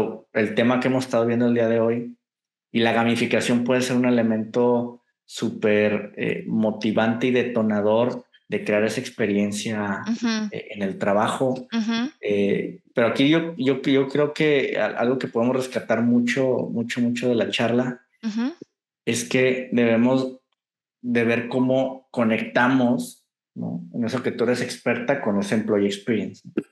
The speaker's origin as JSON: {"language": "Spanish", "town": "Guadalajara", "region": "Jalisco", "country": "Mexico", "said": "Acuérdate que soy de Guadalajara, entonces ya con C casi no hay."}